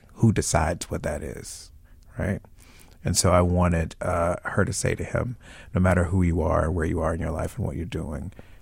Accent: North Carolina, United States; I grew up in North Carolina in a place not unlike where the play is set. And I grew up with a really big, robust family.

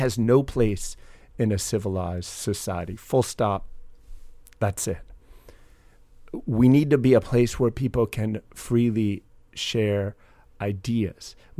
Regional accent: Delaware, United States; after experiences growing up in Delaware and then living around the world

